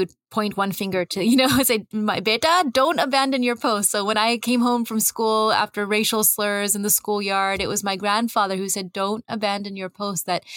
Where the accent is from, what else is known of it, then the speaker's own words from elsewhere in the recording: California, United States; I grew up in California's Central Valley. I grew up on the farmland that my grandfather had farmed.